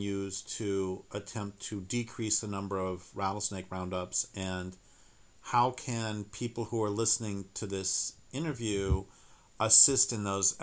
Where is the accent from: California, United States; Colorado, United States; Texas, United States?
Colorado, United States; I grew up in Colorado, and I saw a lizard.